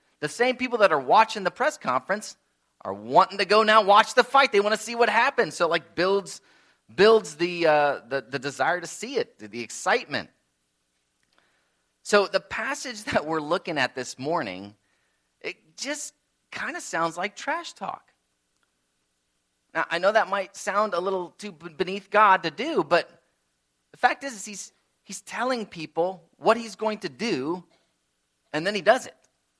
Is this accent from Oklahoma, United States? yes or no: no; Indiana, United States; Yeah, you know, growing up, you know, I was from Indiana.